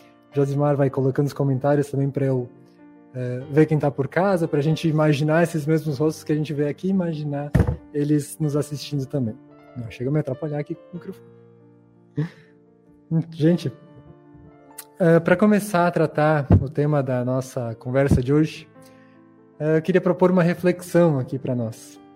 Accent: Brazil; born there; Já imagino que todos sejam brasileiros aqui, né? Todos nós nascemos no Brasil.

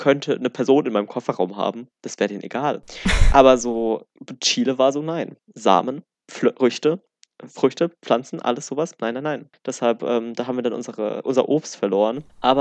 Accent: Uruguay; weil wir kommen ja aus Uruguay.

